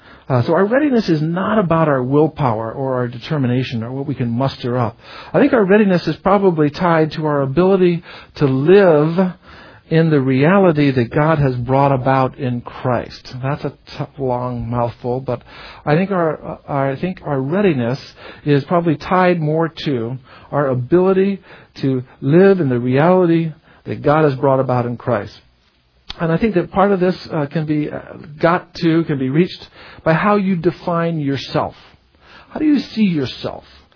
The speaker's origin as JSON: {"language": "English", "town": "Tantalus", "region": "Hawaii", "country": "United States", "tie": "born or raised there", "said": "We grew up on Tantalus."}